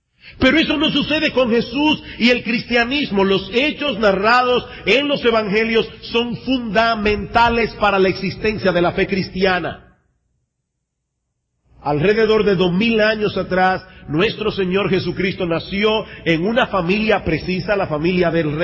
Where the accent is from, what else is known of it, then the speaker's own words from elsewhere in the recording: San Juan de la Maguana, San Juan, Dominican Republic; born there; Yo nací en San Juan de la Maguana.